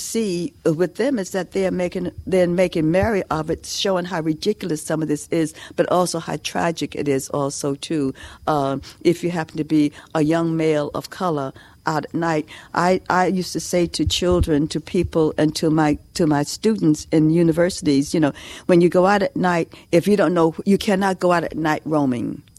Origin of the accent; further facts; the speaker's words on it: New York, United States; when I was growing up in New York